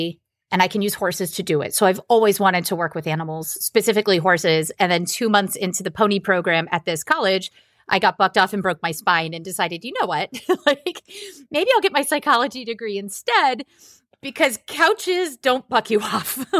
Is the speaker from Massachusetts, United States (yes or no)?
no; Maine, United States; I grew up in Midcoast, Maine, which is about halfway between the only two cities that anybody's ever heard of here, Portland and Bangor.